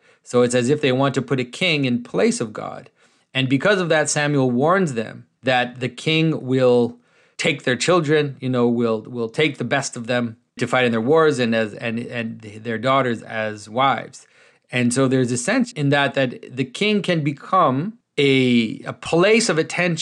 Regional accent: Canada; our new king as a Canadian

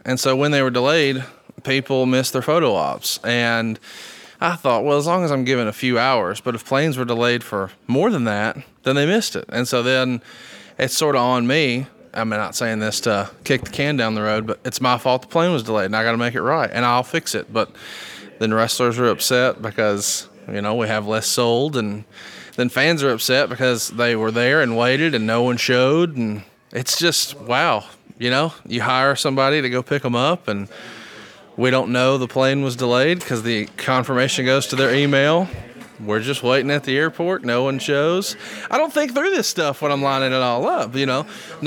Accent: Chicago, Illinois, United States; You see your download analytics and you may think, well, it's because I'm from Chicago

